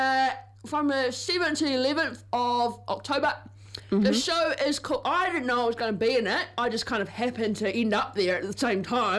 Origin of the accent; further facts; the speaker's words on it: Levin, Manawatū-Whanganui, New Zealand; I don't know why I've gone British this morning, but here we are. I'm from Levin.